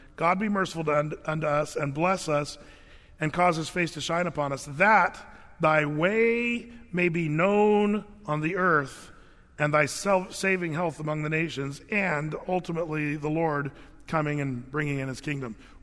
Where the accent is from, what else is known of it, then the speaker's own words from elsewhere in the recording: United States; born there; You and I were blessed to be born in this country.